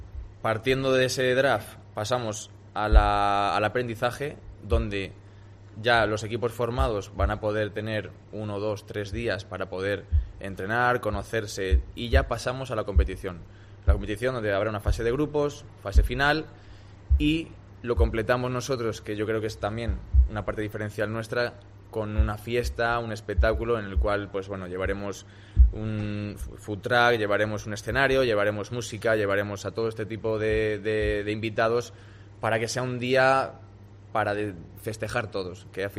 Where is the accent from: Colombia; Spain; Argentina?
Spain; Valladolid, Castile and León; sin descuidar mi tierra, que al final es Valladolid